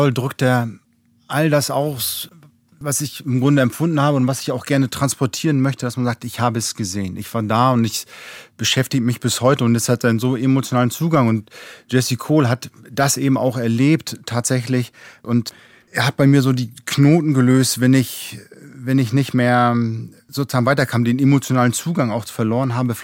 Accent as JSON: {"language": "German", "region": "Northern Germany", "country": "Germany", "said": "Ich bin Norddeutscher, da redet man sowieso nicht allzu viel und allzu gerne"}